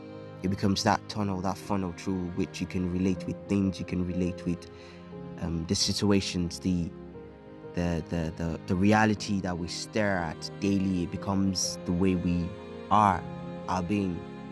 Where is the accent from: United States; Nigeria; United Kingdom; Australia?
Nigeria